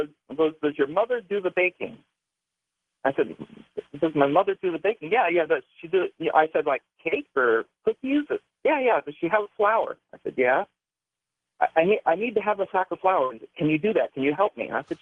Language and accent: English; Livermore, California, United States; I grew up in the California Bay Area, and I was 16 years old